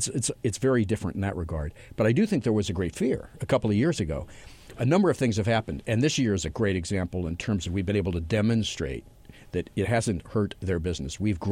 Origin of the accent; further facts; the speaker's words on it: Los Angeles, California, United States; my hometown of Los Angeles